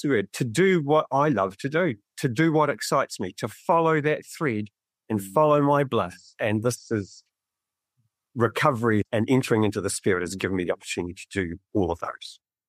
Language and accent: English; Gisborne, New Zealand; and I grew up in Gisborne for the most part.